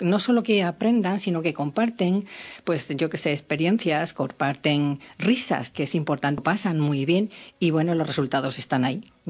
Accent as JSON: {"language": "Spanish", "town": "Fuenteguinaldo", "region": "Castile and León", "country": "Spain", "tie": "born there", "said": "en Fuente Aguinaldo, que es mi pueblo natal"}